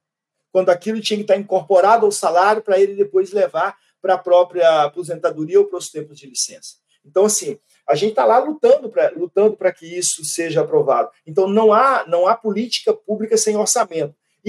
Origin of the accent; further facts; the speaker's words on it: Minas Gerais, Brazil; eu sou deputado pelo Estado do Rio, mas eu sou mineiro.